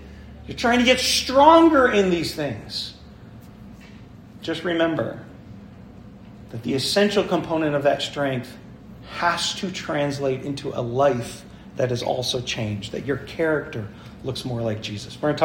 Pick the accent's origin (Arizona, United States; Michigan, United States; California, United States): Michigan, United States; So, anyways, no, we're from Upper Michigan.